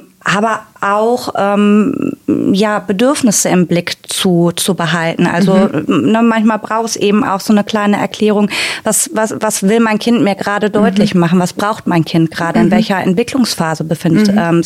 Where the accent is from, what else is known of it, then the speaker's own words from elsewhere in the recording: Wuppertal, North Rhine-Westphalia, Germany; Ich bin in Wuppertal geboren, bin hier geblieben. Ich mag diese Stadt sehr, sehr gerne. Mhm. Ich bin 41 Jahre alt